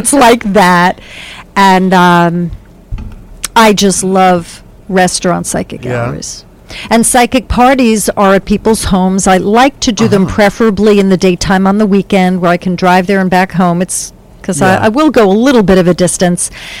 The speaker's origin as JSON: {"language": "English", "region": "New York", "country": "United States", "tie": "born or raised there", "lives_now": "North Central New Jersey, United States", "said": "live in North Central Jersey, about 20 minutes away from campus. And I used to be a social worker. I grew up on Long Island, became a trained social worker"}